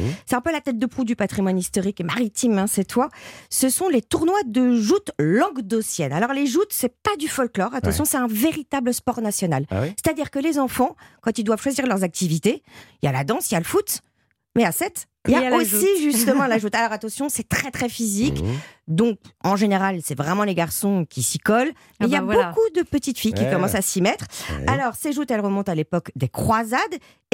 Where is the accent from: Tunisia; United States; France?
France; Brittany; moi, je suis fraise de Plougastel, près de chez moi.